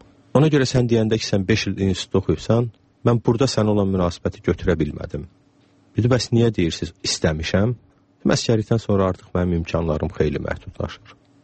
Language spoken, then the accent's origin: Azerbaijani; Təzəkənd, Shamkir District, Azerbaijan; also born or lived in Ganja; doğulmuşam. Bunun da səbəbi ondan ibarət olub ki, o zaman Şəmkirdə doğum evi olmuyordu. Amma Şəmkirdə böyümüşəm, 7 yaşımadək Təzəkənddə, sonra rayon mərkəzində, məktəb yaşımacan nənəmin, babamın yanında böyümüşəm.